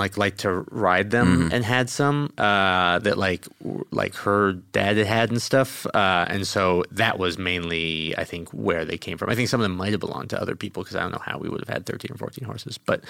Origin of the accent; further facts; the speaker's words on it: New Hampshire, United States; also born or lived in Rhode Island / Boston; I grew up in New Hampshire, and then I lived in Rhode Island and a little bit in Boston and went to school in the Mid-Hudson.